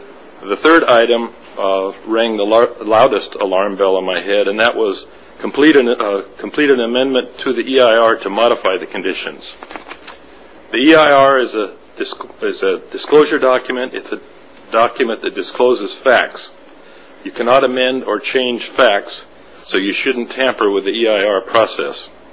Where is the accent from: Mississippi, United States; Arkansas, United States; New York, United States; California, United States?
California, United States; Nipomo; Good morning … from Napomo.